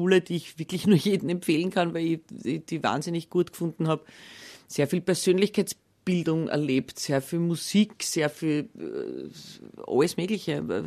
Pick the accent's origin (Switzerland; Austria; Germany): Austria; Lower Austria; Ich bin ja eben aus Niederösterreich.